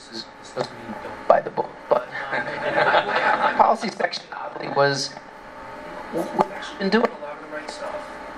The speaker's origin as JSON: {"language": "English", "region": "Midwest", "country": "United States", "said": "And I'm also a Midwesterner."}